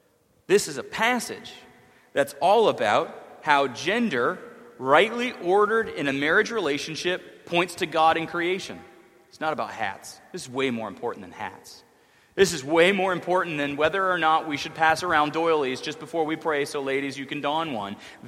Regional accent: the South, United States; I'm from the South.

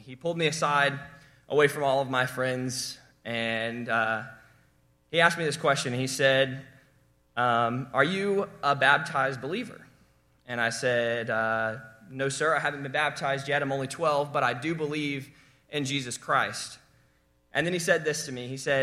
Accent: Alabama, United States; But don't worry, I'm from Alabama, so I know how to professionally redneck things

